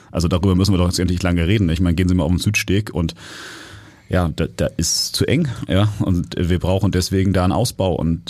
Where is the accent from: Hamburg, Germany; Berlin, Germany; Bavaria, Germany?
Hamburg, Germany; ich bin Hamburger, ja, und zwar von Geburt